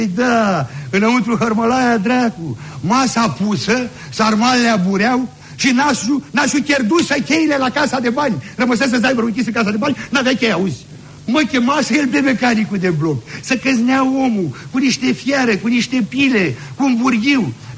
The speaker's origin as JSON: {"language": "Romanian", "town": "Băilești", "region": "Dolj", "country": "Romania", "said": "Bă, zic, eu nu sunt de aici. De ce, de unde ești? Bă, zic, la Băilești."}